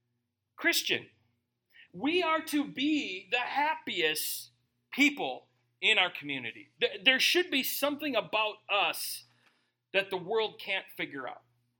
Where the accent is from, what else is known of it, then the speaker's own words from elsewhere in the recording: Minnesota, United States; I remember my little brother. Okay, I grew up in Minnesota.